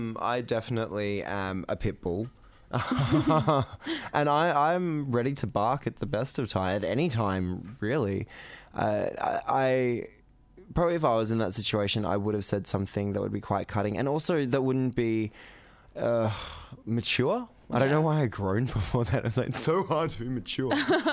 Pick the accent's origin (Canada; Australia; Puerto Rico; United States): Australia; Narang; So I'm from Narang on the coast